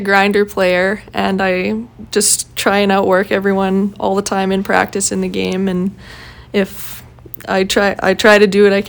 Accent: Morinville, Alberta, Canada; Sturgeon County is kind of broad, but it's just north of Edmonton, and I grew up just outside of Morinville, Alberta, which is the actual town

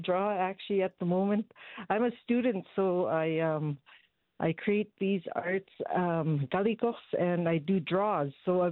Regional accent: Kugluktuk, Nunavut, Canada; now in Edmonton, Canada; I'm originally from Kogoloktok, Nunavut.

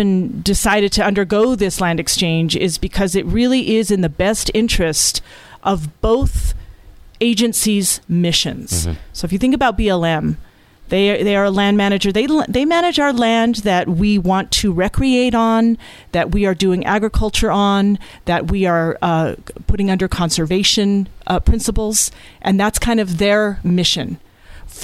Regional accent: Silver City, New Mexico, United States; As they like to say down here in the South, and Joey, just for your listeners, I am from Silver, so I'm Sureña.

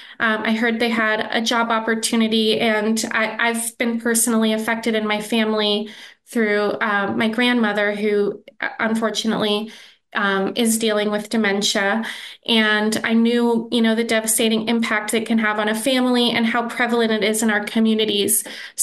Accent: Pittsburgh, Pennsylvania, United States; I'm from Pittsburgh. I went to Schenley High School in Oakland

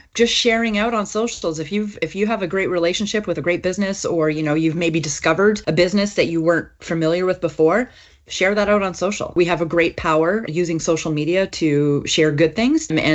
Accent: Canada; When I think about being Canadian, I think about our great wide open spaces that we have.

